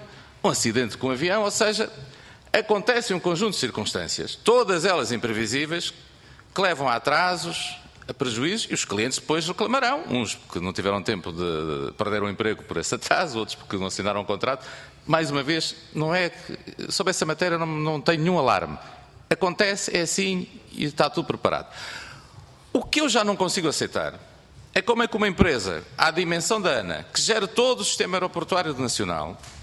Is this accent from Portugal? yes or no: yes; Portugal; somos portugueses